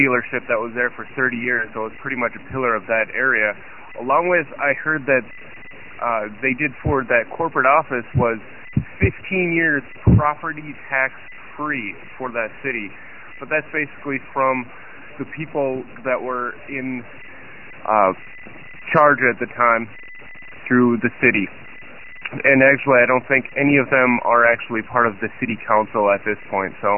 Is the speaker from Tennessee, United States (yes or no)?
no; Richfield, Minnesota, United States; Basically, I'm from Richfield, Minnesota.